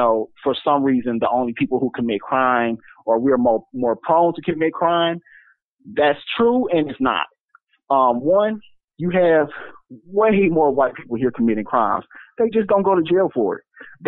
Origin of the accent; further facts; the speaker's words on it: Wisconsin, United States; right now, if I go online and I tell people I'm from Wisconsin, they will not recognize that as a place they know black people to live